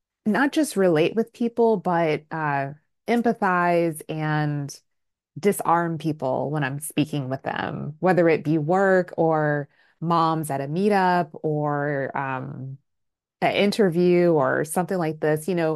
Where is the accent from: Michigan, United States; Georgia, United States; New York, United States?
Georgia, United States; Atlanta; I grew up in the States, but in the South. So I'm from Atlanta, Georgia.